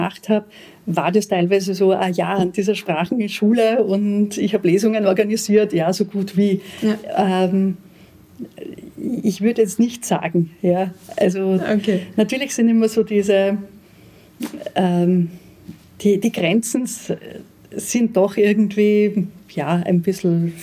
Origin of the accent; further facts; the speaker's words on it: Linz, Upper Austria, Austria; ich bin in Linz aufgewachsen. Aufgrund meines Elternhauses war ich doch eher mehr jetzt verankert, so was man jetzt unter Hochkultur betrifft.